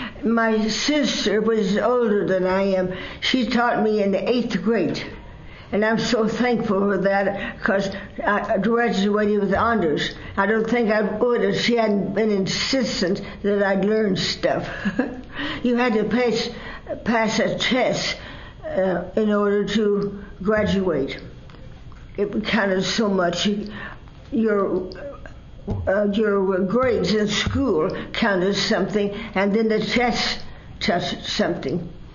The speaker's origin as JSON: {"language": "English", "town": "Savannah", "region": "Missouri", "country": "United States", "tie": "born there", "said": "I was born in Savannah, Missouri, 4 miles east of Savannah on a farm."}